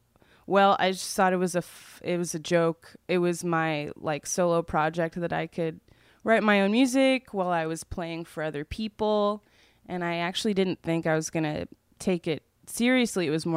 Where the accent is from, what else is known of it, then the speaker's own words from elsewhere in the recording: Los Angeles, California, United States; also born or lived in New Jersey; I'm from Los Angeles.